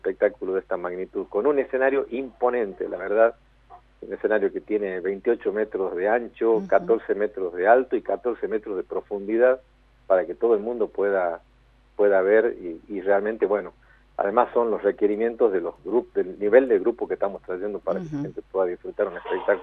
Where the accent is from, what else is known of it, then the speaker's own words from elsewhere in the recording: Jujuy, Argentina; tiene mucho que ver con lo que somos como jujeños